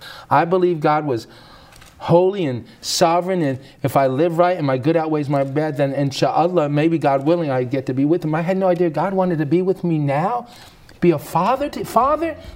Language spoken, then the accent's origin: English; Washington, District of Columbia, United States; Actually in Washington, D.C.